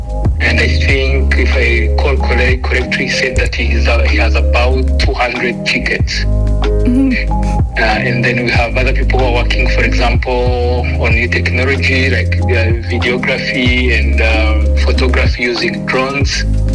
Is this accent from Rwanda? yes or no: yes; Rwanda; English is a second language; now in Canada; I grew up in a different economic context. I grew up in Rwanda, and getting an opportunity to even bring my idea to life was impossible.